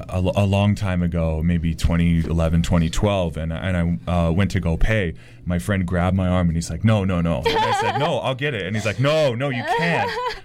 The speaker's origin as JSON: {"language": "English", "region": "California", "country": "United States", "said": "And he was from Beijing and I'm from California"}